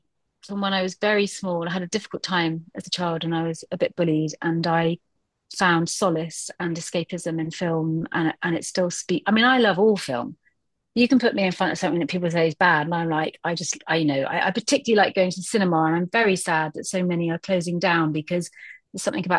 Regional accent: London, United Kingdom; Number four is London. I love London. I'm a Londoner born and bred. We moved out when I was a kid for a while to have a bit of a sort of more country living, but I really, really love London.

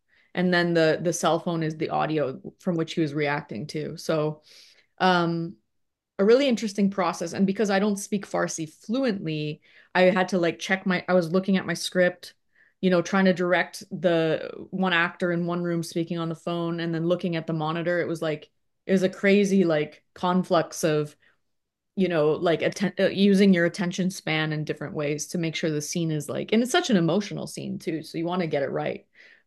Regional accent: Canada; And I'm Canadian

